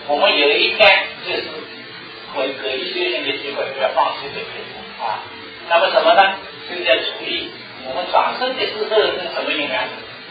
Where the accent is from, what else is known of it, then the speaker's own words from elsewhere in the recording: China; 为什么我们中国人呢对家庭的观念呢这么重？